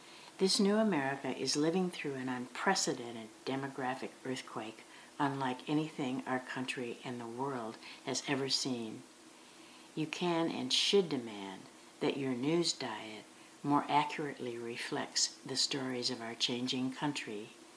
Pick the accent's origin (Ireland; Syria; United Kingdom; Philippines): Philippines; first language Tagalog; English is a second language; now in United States; That I happen to be gay, that I speak Tagalog, my first language, and want to learn Spanish, that does not threaten my love for this country.